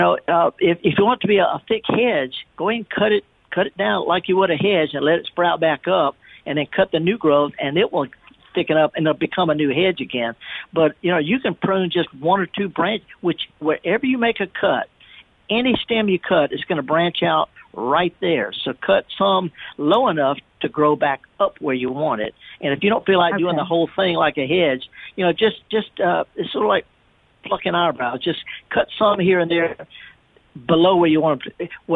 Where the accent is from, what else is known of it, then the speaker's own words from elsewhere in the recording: North West England, United Kingdom; I'm up in Lancashire. It's a whole different accent up here.